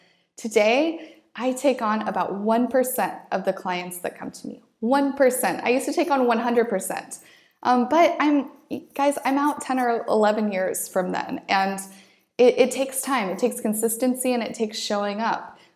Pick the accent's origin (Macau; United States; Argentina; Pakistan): United States; Boise, Idaho; we used to take these annual trips to the Oregon coast because it's drivable from my hometown of Boise.